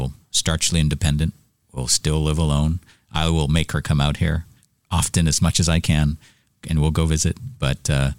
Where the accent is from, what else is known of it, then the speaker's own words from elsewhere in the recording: Toronto, Ontario, Canada; I grew up in Canada, in Toronto and Mississauga area eventually.